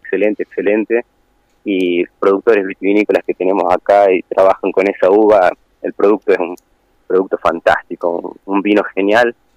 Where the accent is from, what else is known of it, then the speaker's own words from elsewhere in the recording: Catamarca, Argentina; Catamarca es todo para mí, o sea, mi pueblo.